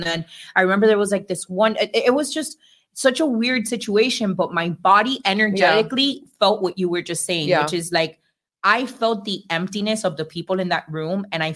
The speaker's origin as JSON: {"language": "English", "town": "Miami", "region": "Florida", "country": "United States", "tie": "born or raised there", "said": "But I have a lot to do with the fact that, like, growing up in Miami, like, we already kind of like been"}